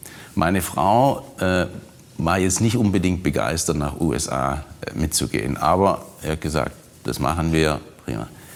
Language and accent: German; Germany; also born or lived in North America; als Deutsche